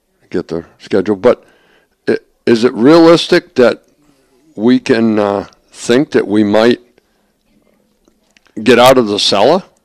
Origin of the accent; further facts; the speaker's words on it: Ireland; Tobin, I'm an Irishman.